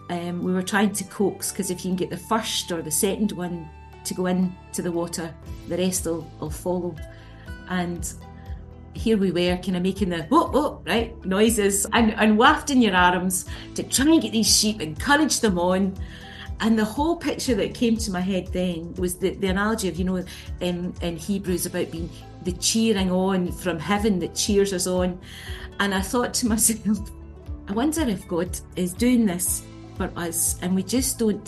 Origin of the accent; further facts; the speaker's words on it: Motherwell, Scotland, United Kingdom; also born or lived in Inverness; So Inverness, and then grew up in Motherwell. So went to school in Motherwell, as you'll probably hear from my accent.